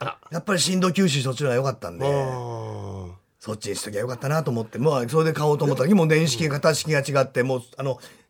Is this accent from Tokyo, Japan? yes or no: yes; Tokyo, Japan; 子供の頃って自転車って必須アイテムだったんで、僕ら下町で暮らしていてね